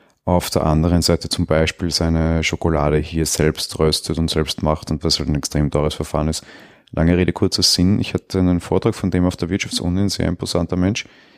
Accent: Austria; Die Firma Aldi, bei uns in Österreich heißt es Hofer

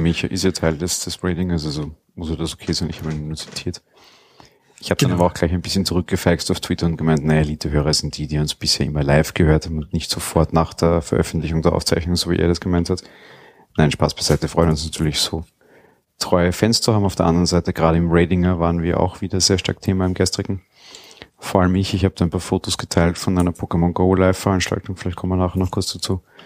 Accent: Austria; sage ich jetzt als Österreicher.

